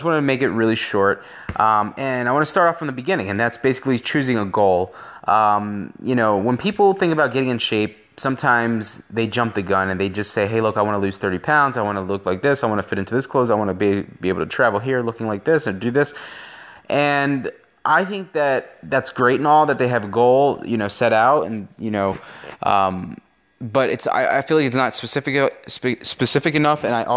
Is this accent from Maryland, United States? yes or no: yes; Baltimore, Maryland, United States; You know, especially my hometown of Baltimore